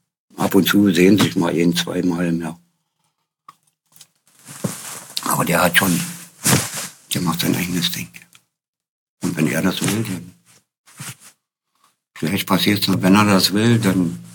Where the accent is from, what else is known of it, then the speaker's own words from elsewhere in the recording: Berlin, Germany; moved away as an adult; now in Hamburg, Germany; Ich bin ja Berliner, richtig?